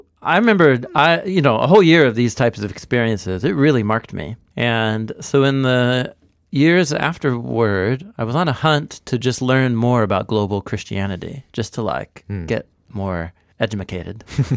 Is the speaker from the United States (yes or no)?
no; Scotland, United Kingdom; I'm Scottish, so I have a particular affinity to the Scottish